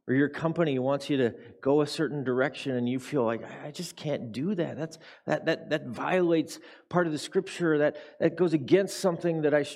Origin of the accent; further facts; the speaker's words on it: Nebraska, United States; I grew up in Nebraska.